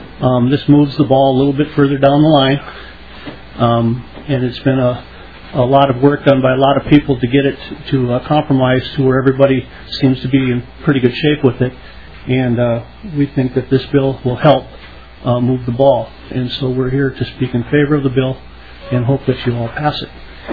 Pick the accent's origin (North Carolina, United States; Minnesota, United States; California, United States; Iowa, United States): Minnesota, United States; Woodstock; I'm from Woodstock, Minnesota.